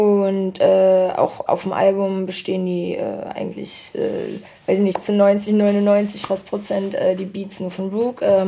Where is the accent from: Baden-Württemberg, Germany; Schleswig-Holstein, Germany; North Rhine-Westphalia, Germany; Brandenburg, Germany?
Schleswig-Holstein, Germany; Flensburg; Aber wir sind zusammen in Flensburg aufgewachsen